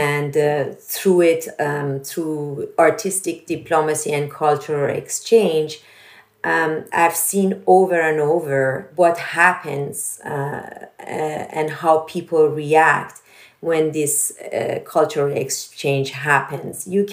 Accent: Iran; English is a second language; moved away as an adult; now in United States; And after the revolution, honestly, I did not go back to Iran for 30 years. The first time I left was 79, and when I returned was 2009, so 30 years almost to the day.

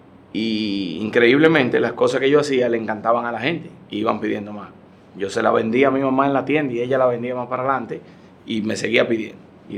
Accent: Dominican Republic; Y como dominicano tradicional, me dejé llevar

